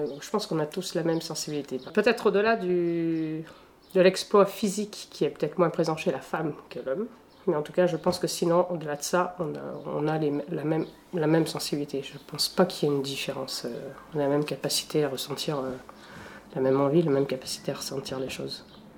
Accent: France; Chez nous en France

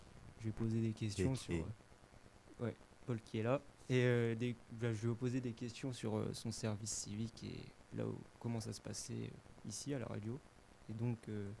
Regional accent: Orléans, Centre-Val de Loire, France; now in Élancourt, France; je viens à la base d'Orléans. Et là, je suis en première année d'études de cinéma audiovisuel à Élancourt. Donc... à côté de Versailles, 78.

